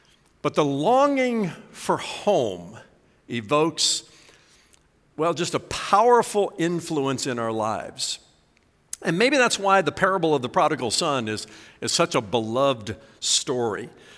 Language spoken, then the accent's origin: English; Indiana, United States; I'm a Boilermaker, born and raised in Indiana.